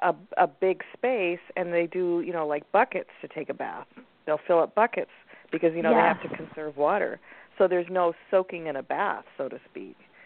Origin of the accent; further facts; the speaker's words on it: India; I mean, I'm from India